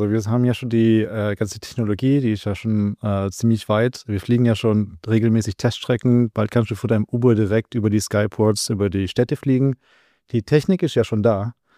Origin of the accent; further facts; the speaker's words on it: Baden-Württemberg, Germany; Ja, ich komme vom kleinen Dorf aus der Schwäbischen Alb mit 1000 Einwohnern.